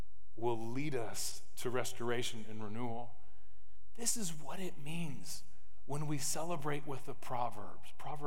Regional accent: Tennessee, United States; It's misspelled, but I told you I'm from East Tennessee.

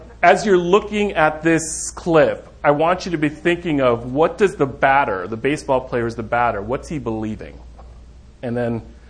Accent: New York, United States; I'm a little crafty. I'm from New York.

